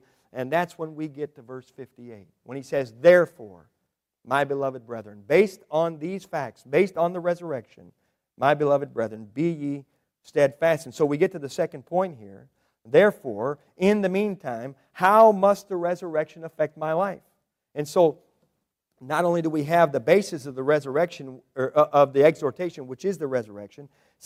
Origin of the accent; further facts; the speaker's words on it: United States; we were born and raised in America, and so we were just visiting Italy at the time